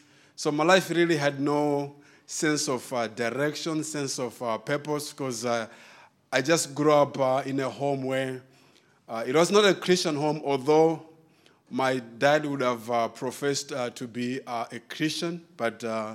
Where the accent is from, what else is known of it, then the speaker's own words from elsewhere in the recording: Johannesburg, Gauteng, South Africa; also born or lived in Pretoria; now in Malawi; So I was in Johannesburg for 17 years, and in Pretoria for about 5 years.